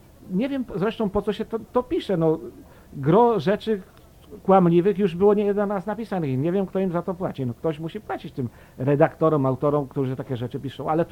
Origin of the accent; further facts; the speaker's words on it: southern Poland, Poland; gdzie się urodziłem, w południowej Polsce, w niewielkiej miejscowości. Tam się wychowałem, potem poszedłem do redemptorystów.